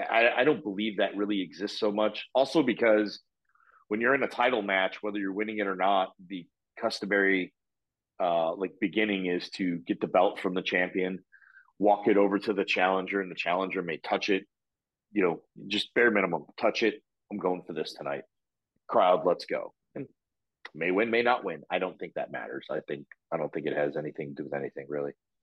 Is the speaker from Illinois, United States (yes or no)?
yes; Chicago, Illinois, United States; I grew up on AWA in Chicago. That's, I'm born and bred in the city.